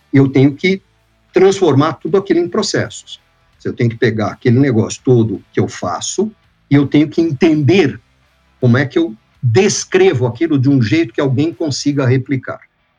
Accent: Santos, São Paulo, Brazil; mas não rodariam em Santos, que é a minha terra natal.

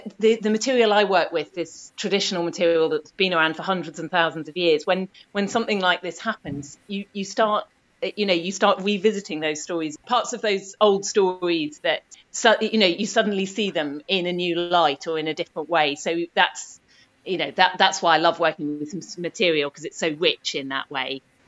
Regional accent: East of England, United Kingdom; when I was a teenager growing up in Norfolk

